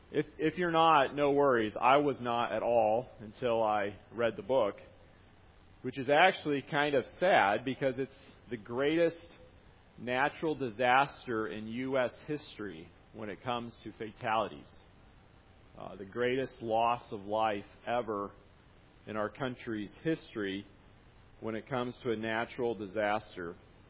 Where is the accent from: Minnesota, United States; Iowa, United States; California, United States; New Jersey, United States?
Iowa, United States; now in Michigan, United States; went through my home state of Iowa, causing damage, swung through my new home state of Michigan